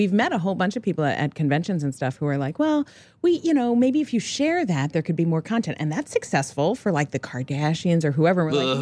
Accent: New York, United States; And I will tell you that I grew up not too far from, I grew up in New York, and that was filmed at Rye, at Playland at Rye, New York.

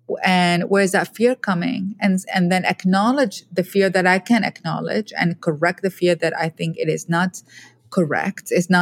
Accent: Iraq; I'm a woman from Iraq, yeah, you know, yeah. It's the same stereotype, you know, and I have to, and I'm a Muslim woman, right?

